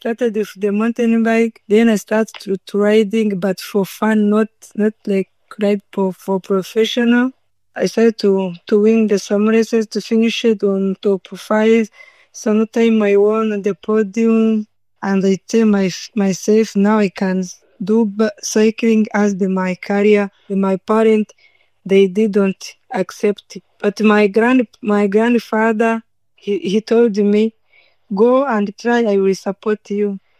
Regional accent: Rwanda; English is a second language; I come from Rwanda and my family, we are 8 children.

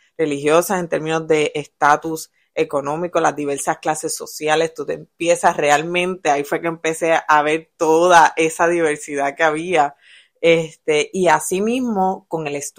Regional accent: Villalba, Puerto Rico; yo me crié en el campo, en Villalba, una familia gigante, muchos enfermeros, muchos maestros, nadie había estudiado más allá, ¿verdad? De su bachillerato.

